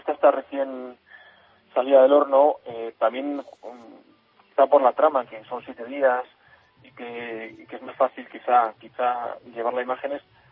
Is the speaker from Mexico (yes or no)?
no; Burgos, Castile and León, Spain; porque yo soy de Burgos, con lo cual solo puede darme envidia